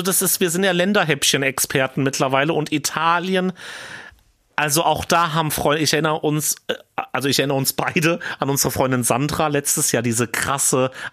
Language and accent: German; Hesse, Germany; ich komme aus dem Vogelsberg, das ist rechts.